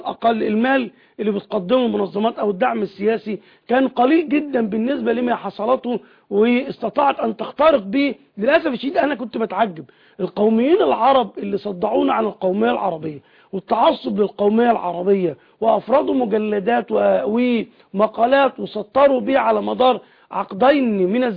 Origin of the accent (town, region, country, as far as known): Egypt